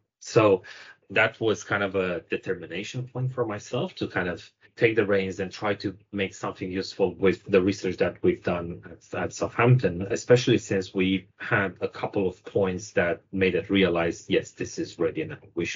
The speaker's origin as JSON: {"language": "English", "country": "Romania", "said": "back home, I'm originally from Romania. I mean, from a small town next to the capital."}